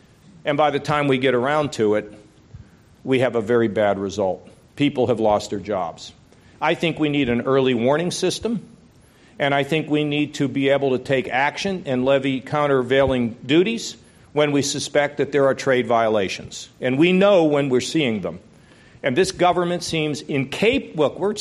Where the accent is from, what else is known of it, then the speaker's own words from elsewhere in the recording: Pittsburgh, Pennsylvania, United States; I grew up in Pittsburgh, where, you know, I saw steel mills, you know, kind of be destroyed